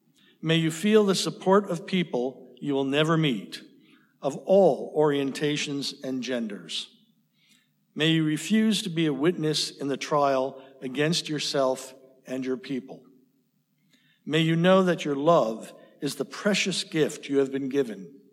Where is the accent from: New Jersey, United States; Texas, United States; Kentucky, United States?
New Jersey, United States; I grew up in northern New Jersey, 15 miles outside of Manhattan. My hometown was an idyllic town to grow up